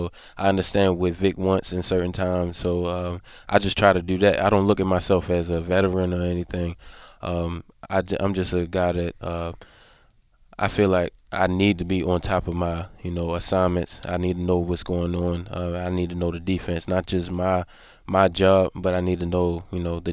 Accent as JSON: {"language": "English", "town": "Baltimore", "region": "Maryland", "country": "United States", "said": "Oh, yeah, I'm from Baltimore."}